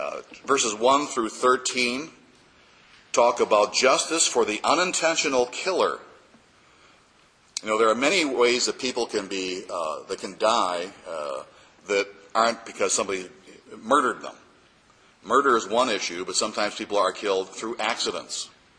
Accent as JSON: {"language": "English", "country": "United States", "said": "Boy, I love being an American."}